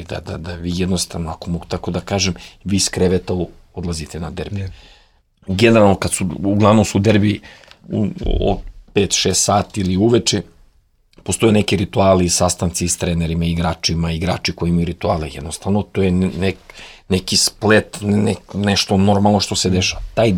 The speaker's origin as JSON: {"language": "Serbian", "region": "Belgrade", "country": "Serbia", "said": "Ja sam rođen u Beogradu, ja sam Beograđan."}